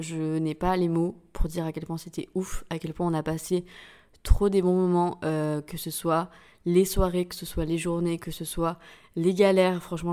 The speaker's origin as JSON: {"language": "French", "country": "St. Barthélemy", "said": "c'était l'heure d'aller à Saint-Barth. J'étais trop contente parce que vous savez que c'est de là d'où je viens. C'est là d'où je viens."}